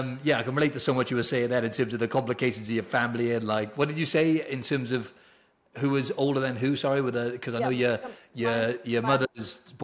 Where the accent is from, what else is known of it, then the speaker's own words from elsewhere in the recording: Wales, United Kingdom; I'm from the UK, so I'm from Wales originally.